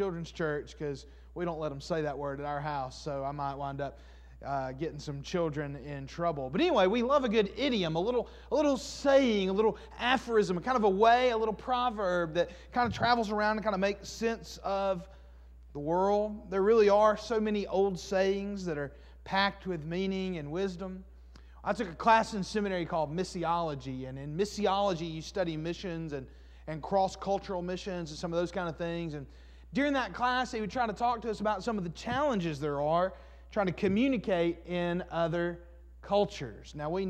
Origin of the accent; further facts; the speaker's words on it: Alabama, United States; growing up in Alabama and now living in Alabama, is that here in Alabama, we love a good idiom.